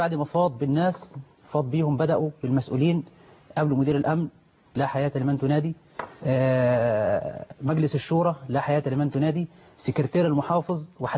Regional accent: Egypt; عادة احنا كبدو بيبقى فيه تكتلات بدوية موجود في المكان دوت. المفروض دور الدولة بالنسبة لي أنا كمواطن مصري

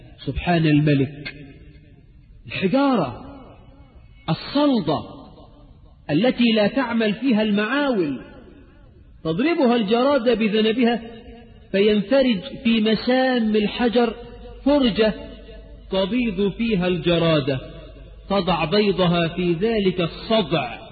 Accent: Egypt; حتى احنا كعرب كمصريين

